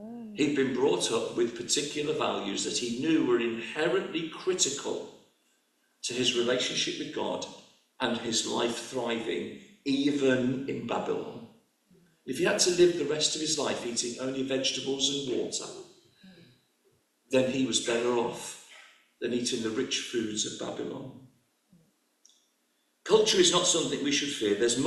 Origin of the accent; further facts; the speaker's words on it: England, United Kingdom; I'm very pleased that I'm British. And I say British, my identity is as United Kingdom. I believe in the United Kingdom. I'm English, but I like being, my passport thankfully says I'm from the United Kingdom.